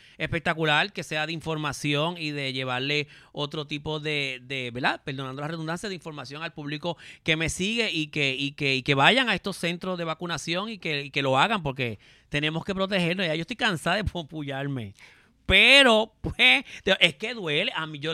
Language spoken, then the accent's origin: Spanish; Puerto Rico; yo soy puertorriqueña